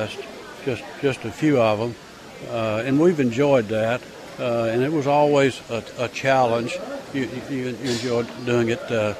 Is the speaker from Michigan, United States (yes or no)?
no; Bumpus Mills, Tennessee, United States; I grew up in Bumps Mills, Tennessee, not too far from here. That's still home.